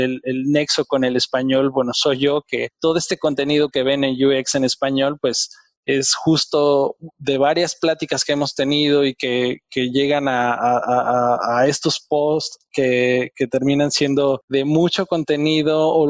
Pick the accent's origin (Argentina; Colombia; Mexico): Mexico; now in Germany; yo soy mexicano